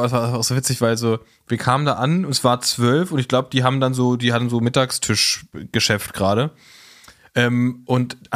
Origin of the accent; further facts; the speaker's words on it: Berlin, Germany; Also ich als Berliner nenne es Berg.